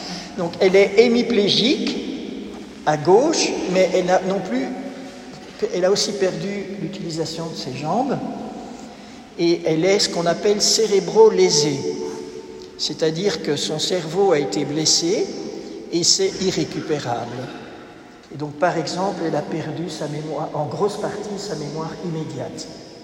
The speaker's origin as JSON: {"language": "French", "country": "Belgium", "said": "comme on dit dans mon pays, puisque je suis belge."}